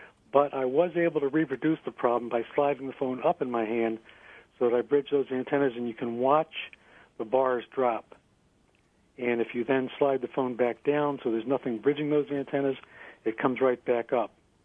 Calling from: Pittsford, New York, United States; I'm calling from Pittsford.

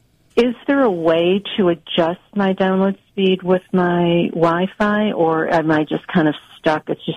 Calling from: Brockport, New York, United States; I'm calling from Brockport.

